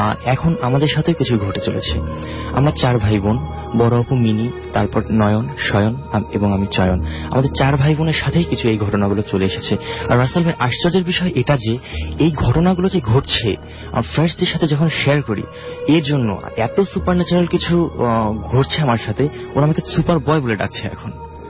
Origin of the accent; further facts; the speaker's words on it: Gangachara, Rangpur Division, Bangladesh; আমি রংপুর জেলার গঙ্গাচড়া উপজেলা থেকে এসেছি, আমার গ্রাম দক্ষিণ কলকন্দ।